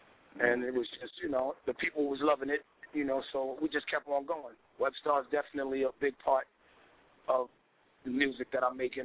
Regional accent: Bronx, New York, United States; Well, you know, I'm from the Boogie, Bronxdale, of course, you know.

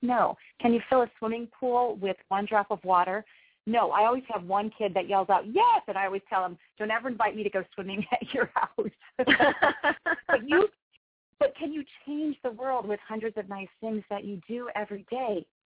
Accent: Joliet, Illinois, United States; I'm just a mom, and I'm local. I'm from the Joliet area

